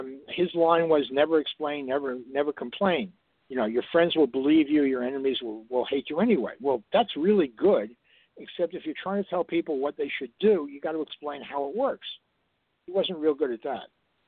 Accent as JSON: {"language": "English", "country": "United States", "said": "And that tells you that as an American, I don't think like a Brit, which is a problem."}